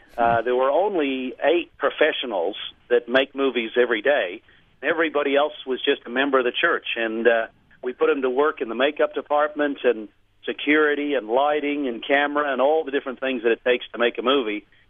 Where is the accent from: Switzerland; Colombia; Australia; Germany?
Australia; now in United States; Yes, but I'm still an Aussie.